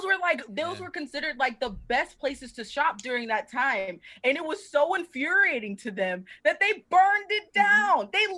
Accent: the South, United States; I'm originally from the South, and, like, the Confederate flag is everywhere because it's, like, oh, it's such a rich part of our culture, the South

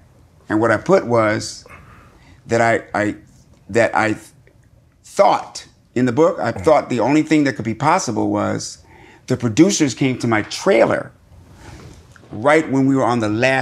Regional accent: Fort Collins, Colorado, United States; also born or lived in Wyoming; I grew up on Fort Collins, Colorado and Wyoming.

